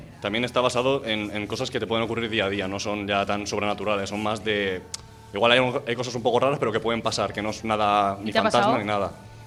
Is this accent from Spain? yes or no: yes; Algueña, Valencian Community, Spain; hizo una charla en Algueña, en mi pueblo